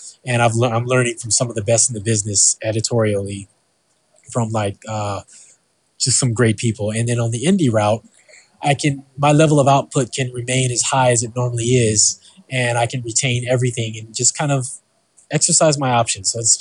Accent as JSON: {"language": "English", "town": "Carson", "region": "California", "country": "United States", "lives_now": "Vancouver, Canada", "said": "Well, I am originally from Carson, which is a suburb of Los Angeles, California. I currently live in Vancouver"}